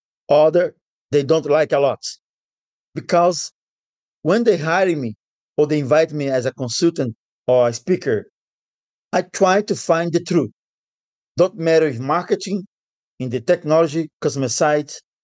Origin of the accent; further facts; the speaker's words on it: Brazil; born there; English is a second language; I was born in Brazil. I decided to stay in Brazil forever.